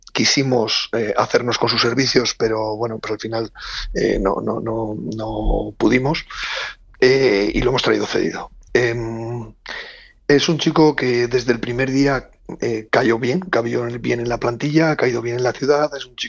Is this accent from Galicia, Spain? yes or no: no; Soria, Castile and León, Spain; Escucha, vengo de Soria, ¿eh?